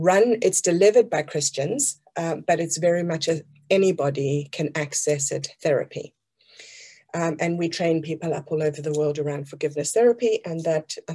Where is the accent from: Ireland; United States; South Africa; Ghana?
South Africa; moved away as an adult; Because I come from South Africa, and at the age of 23, I got on a plane with my husband and moved to the other side of the world to my family.